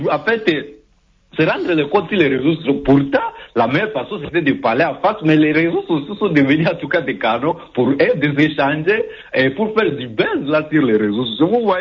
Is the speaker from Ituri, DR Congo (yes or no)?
yes; Ituri, DR Congo; Par exemple, chez moi, en Ituri, on sait que l'Ituri traverse des moments très difficiles.